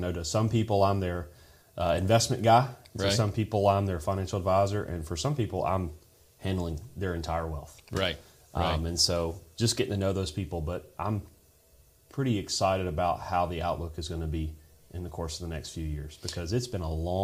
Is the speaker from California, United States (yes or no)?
no; Walls, Mississippi, United States; also born or lived in South Haven; I was born in South Haven here, and I've lived in DeSoto County my entire life, and for the most of my childhood, I lived on the complete west side of the county in Walls, and now I live on the opposite side of Olive Branch.